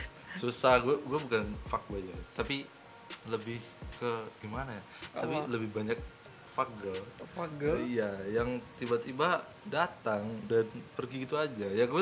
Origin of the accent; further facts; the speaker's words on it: Java, Indonesia; Gue sebagai orang Jawa itu sangat, hati gue tuh sangat menangis dan meronta-ronta.